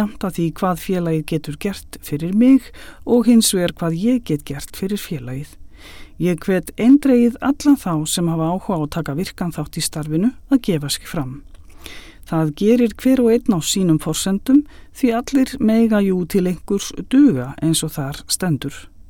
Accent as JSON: {"language": "Icelandic", "town": "Stykkishólmur", "region": "Western Region", "country": "Iceland", "tie": "born or raised there", "said": "Í mínum heimabæ, Stykkishólmi, úar æðarfuglinn við ströndina sem aldrei fyrr."}